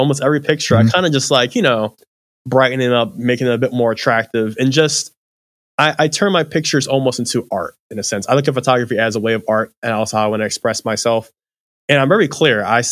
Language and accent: English; Philadelphia, Pennsylvania, United States; I'm like, I'm a kid from Philadelphia. I'm never going to be able to like do these things.